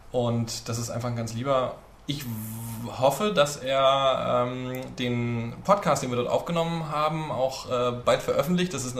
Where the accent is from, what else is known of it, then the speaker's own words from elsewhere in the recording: Mecklenburg-Vorpommern, Germany; Ja, also das ist was mit süß und deftig war bei uns in Mecklenburg